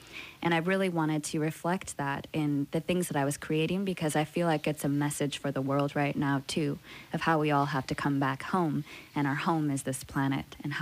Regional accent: Wisconsin, United States; growing up in Wisconsin, first of all, that instilled such a love of nature in me.

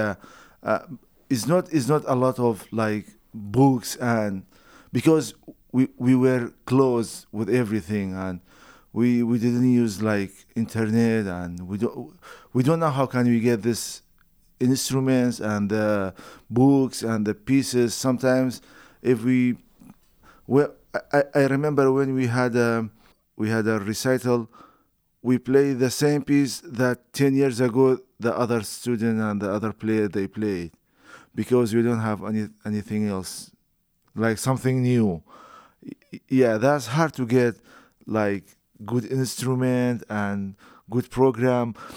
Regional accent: Kurdistan Region, Iraq; moved away as an adult; now in Kalamazoo, United States; Yes, I am from Kurdistan, north of Iraq. I came to USA and Kalamazoo 2014. And I came to study Master of Music.

